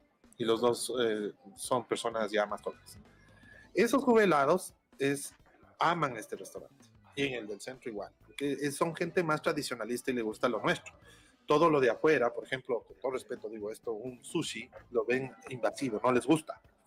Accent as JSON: {"language": "Spanish", "town": "Quito", "region": "Pichincha", "country": "Ecuador", "said": "a nosotros como quiteños le estamos explotando de mejor manera"}